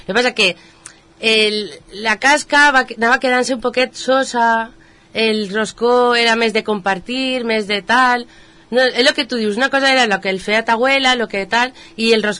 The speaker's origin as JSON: {"language": "Catalan", "town": "Beniopa", "region": "Valencian Community", "country": "Spain", "said": "jo soc de Beniopo, vale?"}